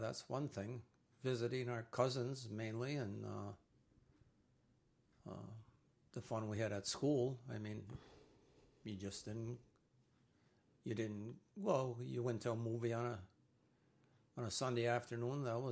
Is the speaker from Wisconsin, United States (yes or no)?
yes; Chase, Wisconsin, United States; also born or lived in Casco; now in Morgan, United States; I was born in Casco, Wisconsin.